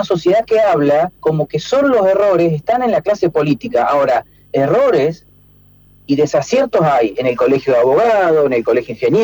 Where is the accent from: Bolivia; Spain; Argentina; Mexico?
Argentina; San Martín, Buenos Aires Province; todos los políticos que somos de San Martín, y si somos todos gente de laburo